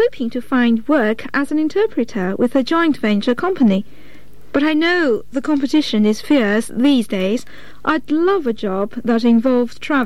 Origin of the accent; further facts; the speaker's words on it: Beijing, China; I was born here in Beijing and have always lived here.